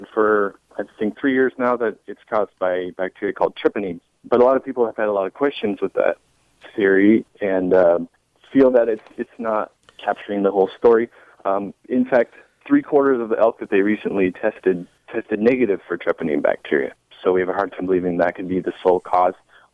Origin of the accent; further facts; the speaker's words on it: Longview, Washington, United States; I grew up in Longview, Washington, and my family's hunted around there for 70 years.